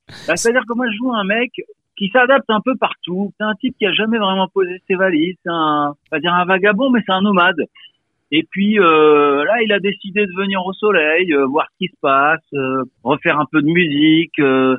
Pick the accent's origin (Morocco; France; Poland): Morocco; C'est-à-dire que j'ai grandi au Maroc, j'ai connu des canicules.